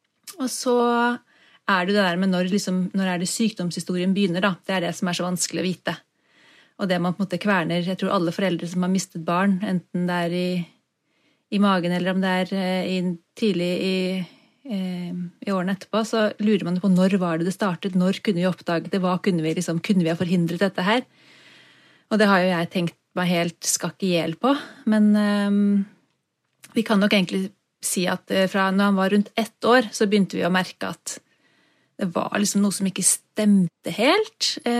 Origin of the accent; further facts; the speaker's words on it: Bærum, Akershus, Norway; also born or lived in Oslo; now in Trondheim, Norway; jeg bodde på Østlandet før. Født og oppvokst I Bærum, og bodde mange år I Oslo, før jeg flyttet til Trondheim, hvor jeg bor nå, sammen med mannen min.